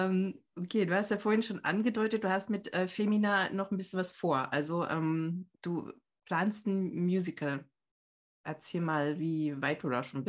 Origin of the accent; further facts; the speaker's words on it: Saxony, Germany; Ich bin ja aus Sachsen ursprünglich